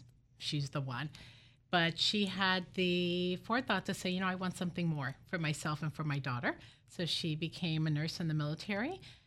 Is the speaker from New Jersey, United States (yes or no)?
yes; Newark, New Jersey, United States; born there; So I was born in Newark, New Jersey.